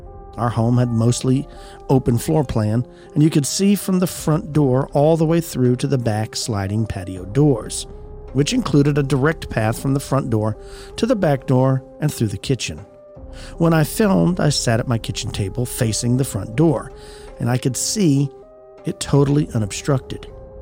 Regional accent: Somerset, California, United States; I grew up in Somerset, California, in an unincorporated part of El Dorado County. We lived on 5 acres.

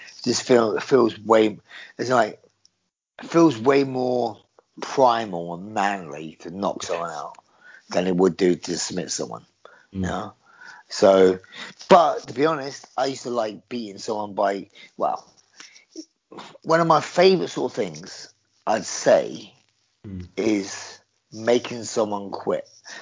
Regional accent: London, United Kingdom; I'm from the East End of London. I'm a Cockney, my granddad used to be a bare knuckle boxer

